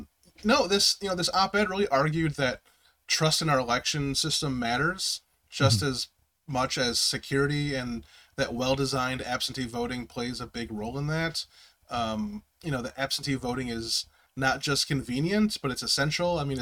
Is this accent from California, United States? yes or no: no; Milwaukee, Wisconsin, United States; You know, I was born in Milwaukee. I'm from Wisconsin. I've tried escaping a few times when I was younger, and it just kept pulling me back.